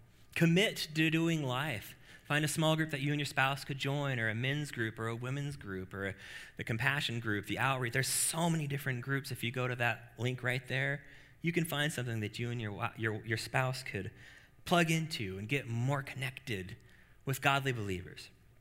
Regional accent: Salt Lake City, Utah, United States; growing up in Salt Lake City, Utah, not being the predominant religion, you know, we're a little rough around the edges.

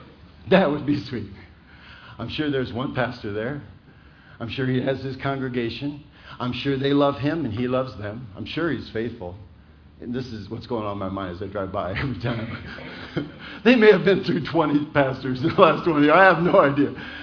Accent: Iowa, United States; And I grew up in Western Iowa, and, you know, I would see this scene all over my state.

